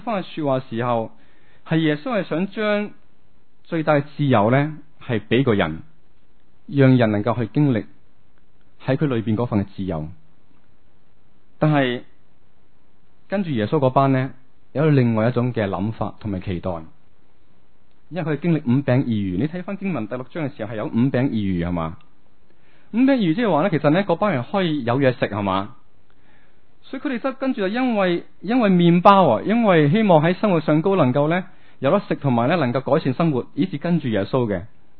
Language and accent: Cantonese; China; 正如我哋中国人嗰个嘅农历新年啊，系好紧要嘅